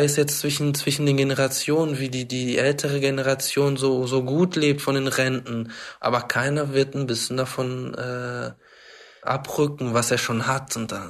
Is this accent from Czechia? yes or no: no; Portugal; now in Germany; ich komme aus Portugal, ich bin Portugiese. Ich habe auch einen deutschen Pass